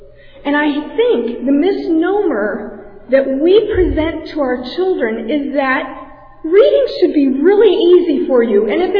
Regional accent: Philadelphia, Pennsylvania, United States; also born or lived in New Jersey; I was raised going in Philadelphia and then New Jersey. I attended a Lutheran school in Bound Brook, New Jersey, and I learned to read through phonics.

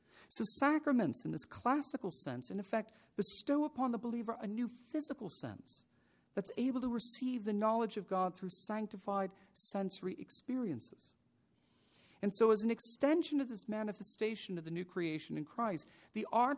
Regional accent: New Haven, Connecticut, United States; I grew up around Yale University, which represents the most beautiful architecture in New Haven.

